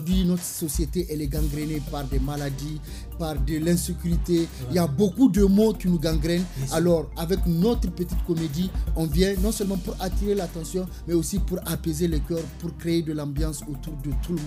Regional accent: Niger; On est nigérien.

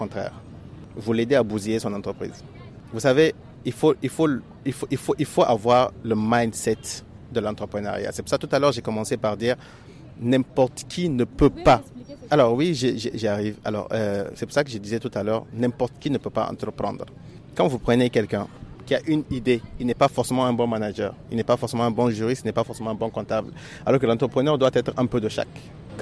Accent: Niger; Aujourd'hui, par exemple, moi, en tant que Nigérien, j'ai envie d'investir, par exemple, aux États-Unis.

